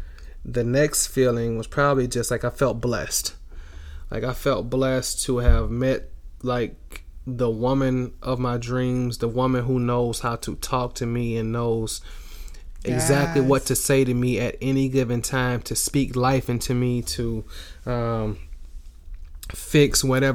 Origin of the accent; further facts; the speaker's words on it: the South, United States; I was like, well, I grew up in the South. These are things I know.